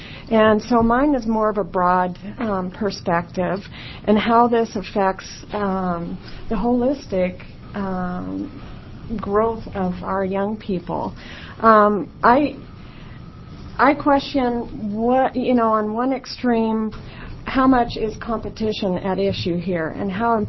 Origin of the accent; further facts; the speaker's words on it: Eugene, Oregon, United States; I'm from Eugene. My daughter is a junior at South Eugene High School.